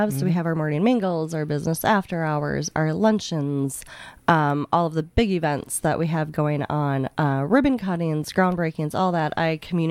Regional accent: Northfield, United States; So I'm actually an official townie, like born and raised in Northfield.

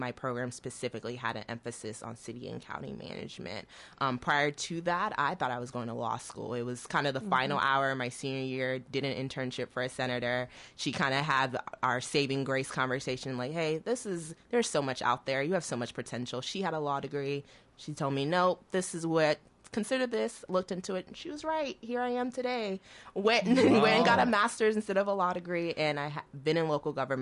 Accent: Oklahoma, United States; also born or lived in Nigeria; But that's where I grew up. But that's not where I was born. I was actually born in a different country. I was born in Nigeria, immigrated here with my parents when I was six, and been here ever since. But I did go to college in Oklahoma.

